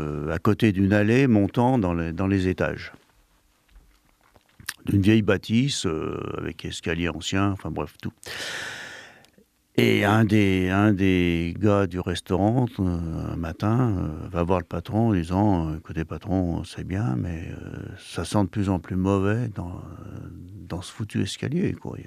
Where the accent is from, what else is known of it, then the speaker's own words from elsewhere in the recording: Lyon, Auvergne-Rhône-Alpes, France; born there; D'abord parce que je suis né à Lyon, donc c'est un clin d'œil.